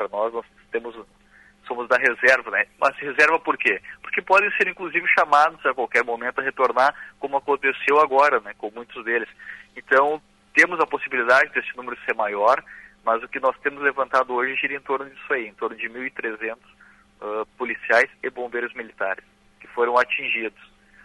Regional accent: Novo Hamburgo, Rio Grande do Sul, Brazil; Eu sou do Vale dos Sinos, eu sou de Novo Hamburgo

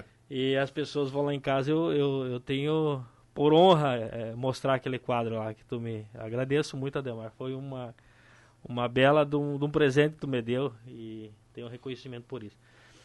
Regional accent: Barra do Guarita, Rio Grande do Sul, Brazil; Eu nasci em Tenente Portela. Mais precisamente, hoje é município, mas era um distrito de Tenente Portela, Barra do Guarita, bem encostado na mata da Argentina, né?

